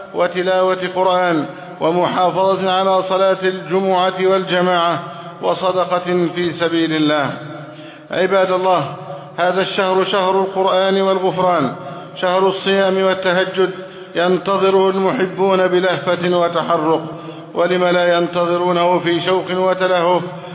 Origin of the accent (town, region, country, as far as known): Egypt